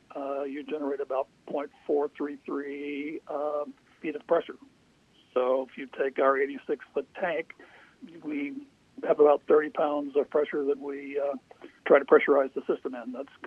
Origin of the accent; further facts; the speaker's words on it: the South, United States; moved away; I come from the South, the United States, grew up in the South, and left at the earliest opportunity.